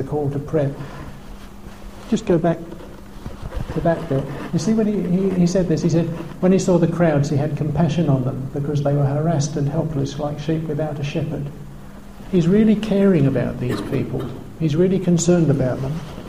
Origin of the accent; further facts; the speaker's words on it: England, United Kingdom; even though I strongly believe that myself, and I'm English.